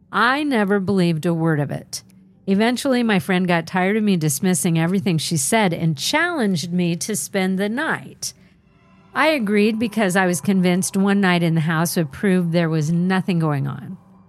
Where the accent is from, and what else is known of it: Georgetown, South Carolina, United States; born or raised there